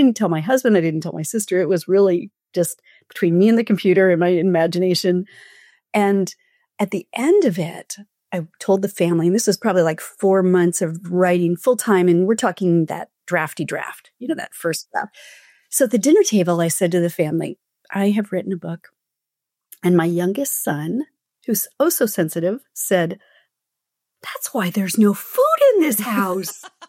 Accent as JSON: {"language": "English", "town": "San Francisco", "region": "California", "country": "United States", "said": "And I'm from San Francisco, which we get them too."}